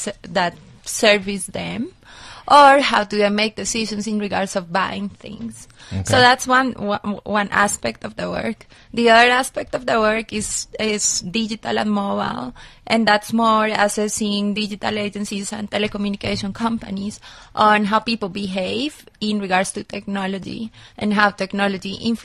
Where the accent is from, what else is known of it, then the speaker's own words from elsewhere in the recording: Colombia; also born or lived in New York, United States; now in South Africa; I'm originally from Colombia.